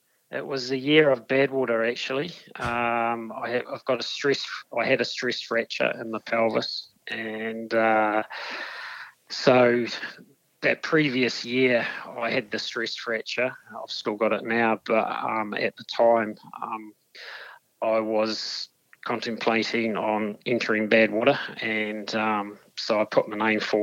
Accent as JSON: {"language": "English", "town": "Dunedin", "region": "Otago", "country": "New Zealand", "tie": "born or raised there", "said": "born and bred in Dunedin, so, very much a local."}